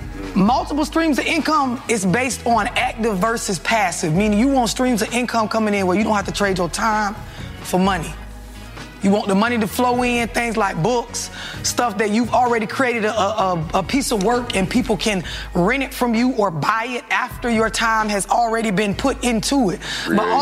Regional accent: St. Petersburg, Florida, United States; I'm from St. Petersburg, Florida.

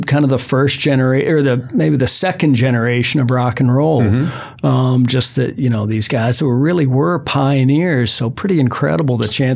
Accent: Belmont, Massachusetts, United States; from a little town, Belmont, right beside Boston.

